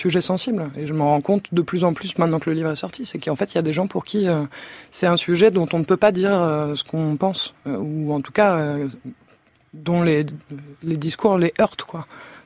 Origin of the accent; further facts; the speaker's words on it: France; moi je suis française, j'ai 32 ans